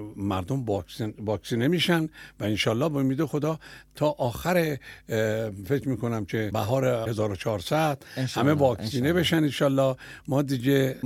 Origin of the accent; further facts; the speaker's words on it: Tehran, Tehran Province, Iran; حالا من پدرم مال ارومیه است، مادرم اصفهانیه، خودم بچه تهرانم